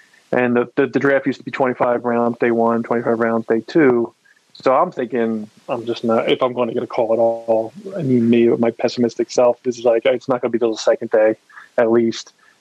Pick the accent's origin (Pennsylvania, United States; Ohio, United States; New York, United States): Pennsylvania, United States; Philadelphia; the grit and work ethic that kind of is instilled in you growing up in Philadelphia, it really, really helps you